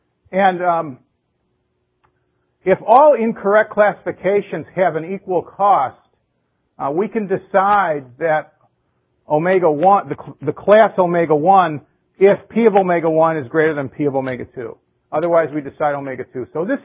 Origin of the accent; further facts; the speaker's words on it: Chicago, Illinois, United States; it used to be that I come from Chicago, and people used to vote. We used to be very famous in Chicago that the city of Chicago was a Democratic city